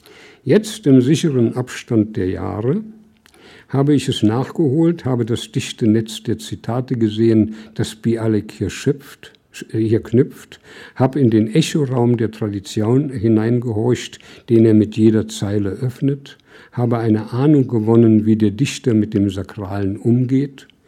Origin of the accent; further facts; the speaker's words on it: Berlin, Germany; Ich bin im Nachkriegs-Berlin aufgewachsen